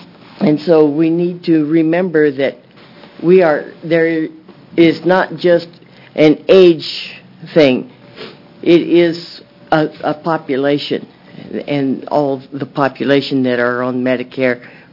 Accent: Salem, Oregon, United States; I'm from Salem.

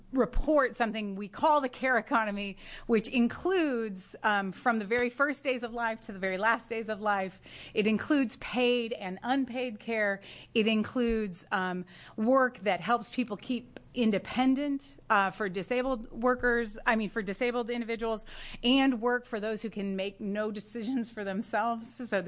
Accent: Pullman, Washington, United States; I was happy to do that and honored to do so because I grew up in Pullman, Washington, but my whole family, or much of my family, lives in Oregon now.

